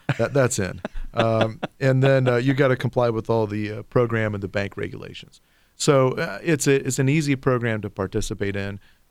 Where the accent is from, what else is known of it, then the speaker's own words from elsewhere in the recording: Ohio, United States; I'm from Northwest Ohio.